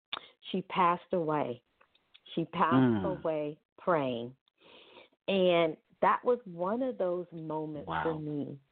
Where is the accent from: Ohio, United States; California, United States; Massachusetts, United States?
Ohio, United States; I'm from Ohio, and we had driven the 9 hours.